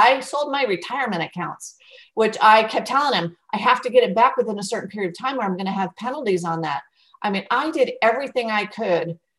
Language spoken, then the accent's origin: English; New England, United States; I grew up in New England